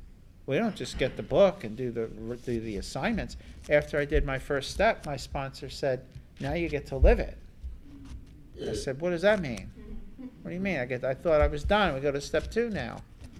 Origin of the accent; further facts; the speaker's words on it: New Jersey, United States; I'm from New Jersey. You would think I would go, but drugs were more important.